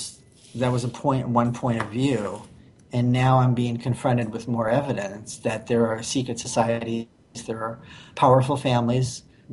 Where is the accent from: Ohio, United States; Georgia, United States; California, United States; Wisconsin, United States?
California, United States; I'm from California.